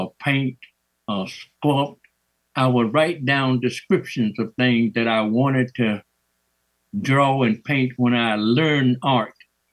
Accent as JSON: {"language": "English", "region": "Mississippi", "country": "United States", "tie": "born or raised there", "lives_now": "South Bend, United States", "said": "I was born and raised and educated in Mississippi. I traveled the world through the Army and learning art. And I ended up in South Bend, Indiana, teaching middle school art and adult basic education."}